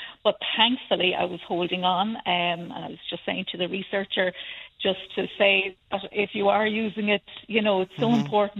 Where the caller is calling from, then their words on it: Spain; Yes, I'm ringing in from Murphy in Spain.